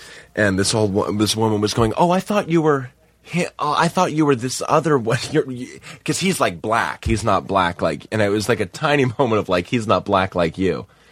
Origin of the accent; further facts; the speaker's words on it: Boston, Massachusetts, United States; I feel it. I mean, I'm from Boston, so I get this.